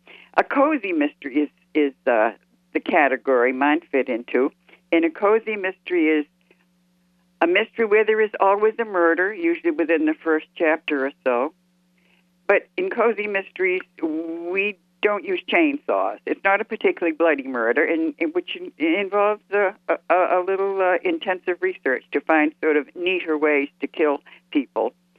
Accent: Salem, Massachusetts, United States; Salem, Massachusetts, my hometown. I was born and raised in that magical city, went to school there, know it well.

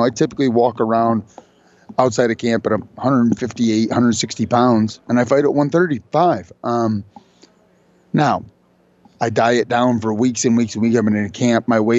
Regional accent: Toledo, Ohio, United States; Born and raised in Toledo, Ohio. So kind of Toledo is Detroit's little brother.

